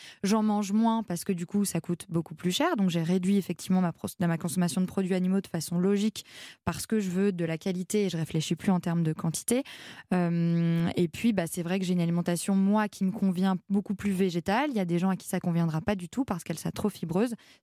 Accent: Saint-Malo, Brittany, France; Moi, les algues, oui, parce que je suis originaire de Saint-Malo

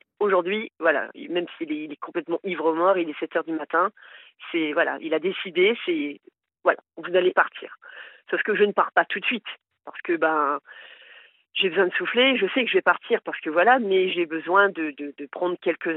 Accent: Hauts-de-France, France; moved away; on m'a fait quitter ma région natale, des Hauts-de-France, on m'a fait quitter une maison que j'ai adorée en région parisienne. On m'a fait venir dans un autre département.

